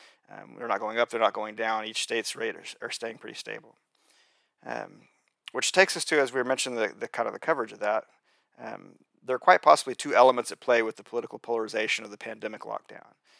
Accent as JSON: {"language": "English", "region": "Oklahoma", "country": "United States", "said": "The death rates for my home state of Oklahoma was 5.25%"}